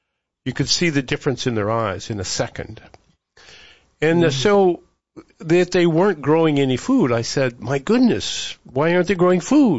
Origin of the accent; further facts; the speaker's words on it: Billings, Montana, United States; Get some country back in me. I'm from Billings, Montana.